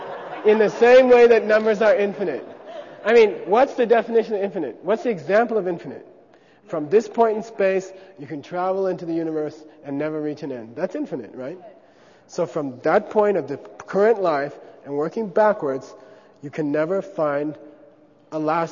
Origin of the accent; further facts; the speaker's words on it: United States; Come on, I grew up in America.